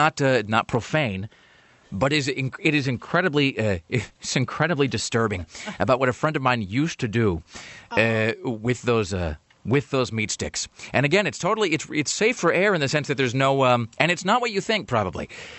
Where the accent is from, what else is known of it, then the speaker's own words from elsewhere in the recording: Kennewick, Washington, United States; And I got to tell you, growing up in Kennewick, here's the other thing.